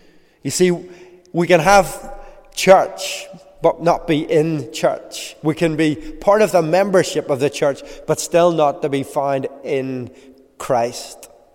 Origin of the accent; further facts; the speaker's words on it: Belfast, Northern Ireland, United Kingdom; When I grew up in East Belfast